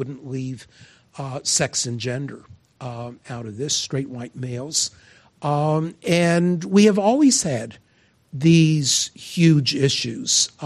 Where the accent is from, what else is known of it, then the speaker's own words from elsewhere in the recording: North Carolina, United States; the world I grew up in North Carolina, in the 1950s, was entirely different from the world today